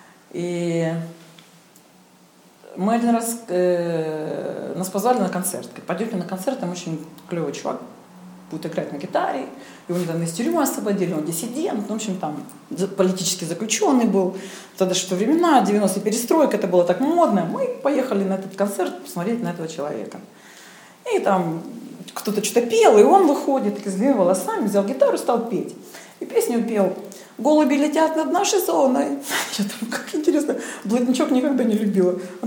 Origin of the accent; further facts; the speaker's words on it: Novocherkassk, Rostov Oblast, Russia; Я вообще из Новочеркасска. Это Ростов-на-Дону, то есть Россия, не знаю, где это находится, Ростов-на-Дону, значит, юг страны.